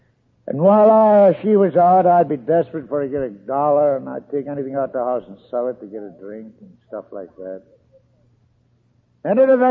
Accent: Scotland, United Kingdom; born there; Now, all of you say … that's the boys. And I was born in Scotland.

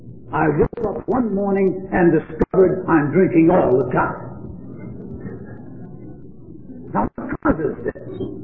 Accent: Ireland; I'm an Irishman.

